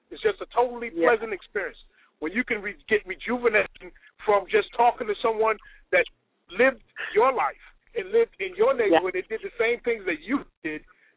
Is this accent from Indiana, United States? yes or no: no; Crown Heights, New York, United States; I grew up in Crown Heights.